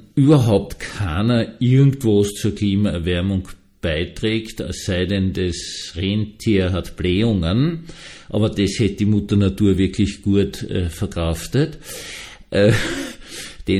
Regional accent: Vienna, Austria; ich bin in Wien aufgewachsen, in einer wunderbaren, schönen, großen Bürgerwohnung, mit Spalten von ein paar Millimeter in den Fenstern drinnen.

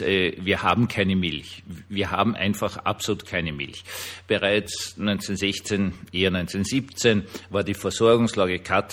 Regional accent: Vienna, Austria; ich bin in Wien aufgewachsen, gleich neben Schloss Schönbrunn. Und zuständige Gemeinde war Wien-Gumpendorf

